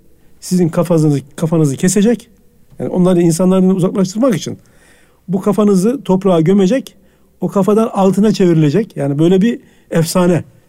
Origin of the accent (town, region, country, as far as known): Konya, Turkey; also born or lived in Hendek